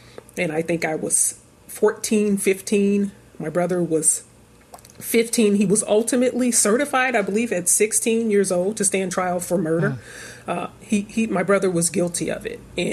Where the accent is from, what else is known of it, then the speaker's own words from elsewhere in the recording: St. Louis, Missouri, United States; I grew up in North St. Louis, and it's predominantly African-American.